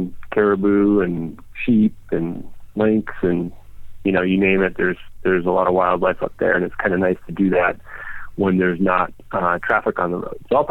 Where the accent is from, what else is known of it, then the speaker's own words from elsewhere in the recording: Minnesota, United States; I grew up in Minnesota